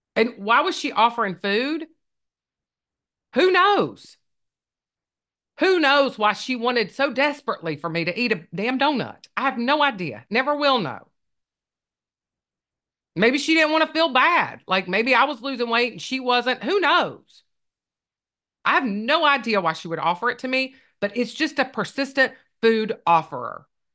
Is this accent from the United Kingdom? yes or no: no; Rock Hill, South Carolina, United States; I'm from Rock Hill, South Carolina. We neighbors.